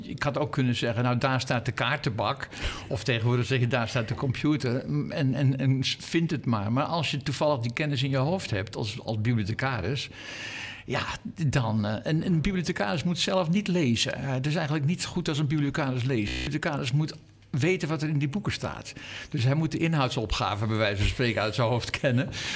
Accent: Amsterdam, North Holland, Netherlands; Als je zo lang in Amsterdam woont en ik woon weer in de buurt waar ik ben opgegroeid, dan krijgt de stad steeds meer diepte.

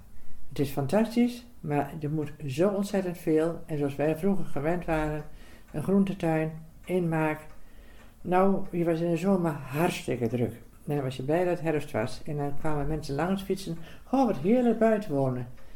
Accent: Gorssel, Gelderland, Netherlands; Ik ben opgegroeid in Gorssel en ik blijf hier ook wonen.

